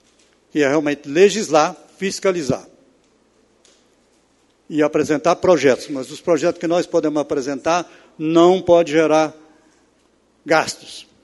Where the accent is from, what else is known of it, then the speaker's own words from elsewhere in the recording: Santa Maria de Jetibá, Espírito Santo, Brazil; Seja presidente da República, porque eu sou brasileiro. Seja governador, porque eu sou capixaba. Seja o prefeito de Santa Maria, porque eu sou santamariense.